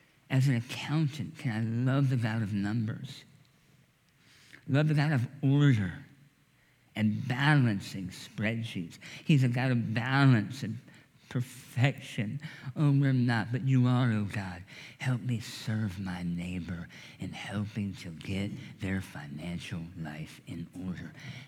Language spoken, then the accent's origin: English; United States; I'm also a member of the Charlottesville community. I have responsibilities therein. I'm an American.